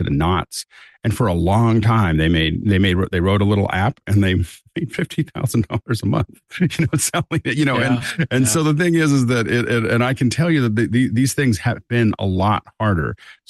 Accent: United States; And as an American, I don't have to.

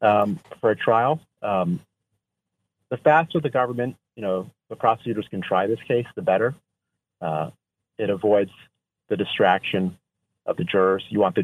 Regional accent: United States; as an American speaking to a Canadian

